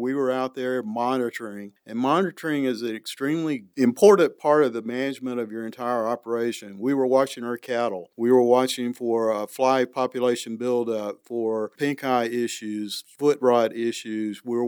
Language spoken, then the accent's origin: English; the South, United States; So I grew up in the South, and my dad would always say, you know, it's about lay-by time.